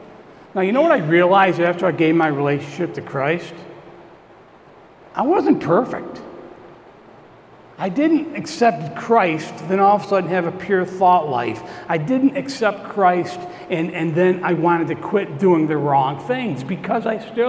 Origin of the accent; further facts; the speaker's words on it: United States; I'm an American. I've been American my whole life. I don't wear it on my sleeve.